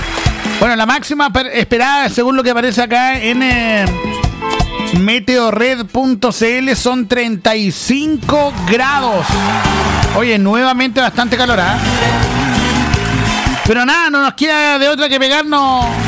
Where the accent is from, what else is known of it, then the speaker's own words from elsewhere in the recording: Chile; Así somos los chilenos